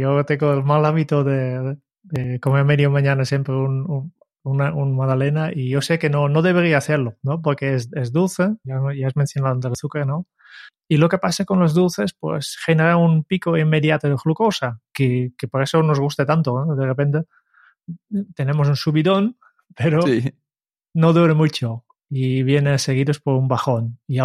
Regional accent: Netherlands; Spanish is a second language; Yo tengo la suerte que soy holandés

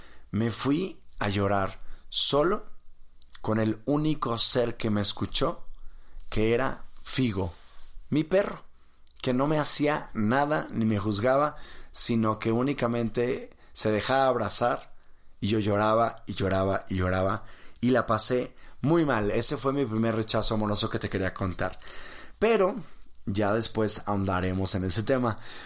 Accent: Mexico; estoy en México, soy mexicano

